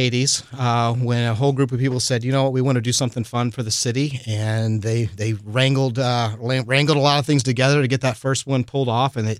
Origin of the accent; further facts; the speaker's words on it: St. Louis, Missouri, United States; Give them that experience that we all had growing up in St. Louis.